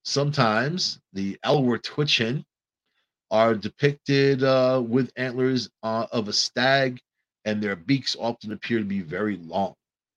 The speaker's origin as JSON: {"language": "English", "region": "New York", "country": "United States", "tie": "born or raised there", "said": "I was raised on Long Island, where all kinds of stories were coming out of the governmental facilities on Fisher's Island, Gardner's Island"}